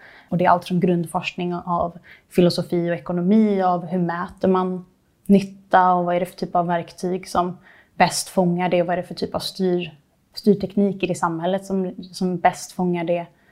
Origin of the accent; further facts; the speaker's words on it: China; also born or lived in Beijing, China; now in Sweden; Jag växte upp i Kina och blev ganska starkt påverkad av skillnaden i levnadsförhållanden som jag såg så nära inpå. Dels när vi reste runt, men också när vi bodde i Beijing.